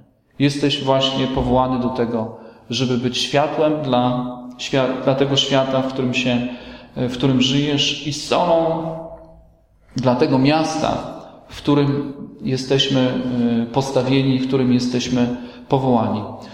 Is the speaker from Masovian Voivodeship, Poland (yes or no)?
no; Strzemboszów, Świętokrzyskie Voivodeship, Poland; now in Olsztynek, Poland; Ja pochodzę z małej wioski, ze Strzemboszowa, z województwa świętokrzyskiego. Przyjechałem do Olsztynka 14 lat temu i od tego czasu mieszkam w Olsztynku.